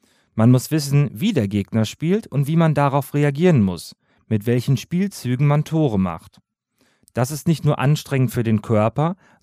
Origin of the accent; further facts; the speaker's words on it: Morocco; Wie ihr aber wisst, komme ich aus Marokko, wo alles viel bunter ist.